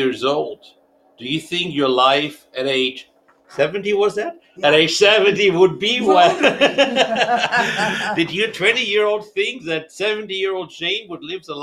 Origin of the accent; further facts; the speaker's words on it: Hanover, Lower Saxony, Germany; So I grew up in North Central Germany. Hanover is my hometown. And, you know, born into a distinct blue-collar family